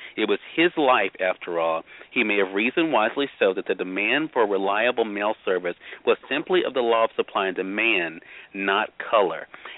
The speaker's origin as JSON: {"language": "English", "town": "Brandon", "region": "Mississippi", "country": "United States", "tie": "born or raised there", "said": "When I was growing up in Brandon, Mississippi, she told me I could do anything."}